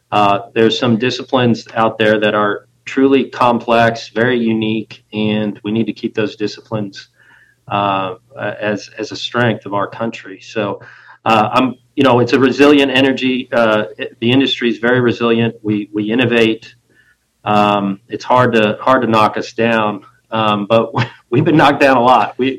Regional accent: Missouri, United States; now in Tulsa, United States; So I'm originally from outside of Kansas City, so I'm from Missouri, but I've lived in Tulsa since 2008.

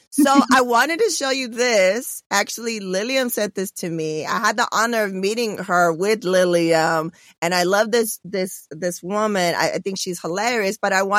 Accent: West Coast, United States; I'm from the West Coast, soy Mexicana

